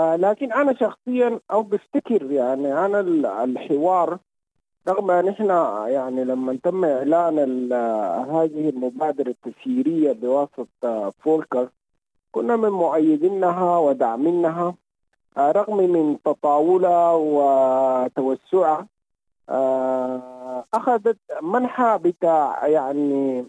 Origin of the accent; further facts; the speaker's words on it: Sudan; نحن كشعب سوداني